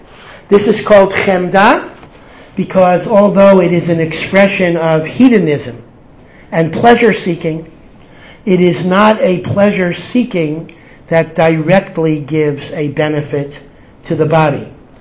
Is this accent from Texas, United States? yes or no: no; Washington, District of Columbia, United States; They used to say in Washington, I'm from Washington, a very political town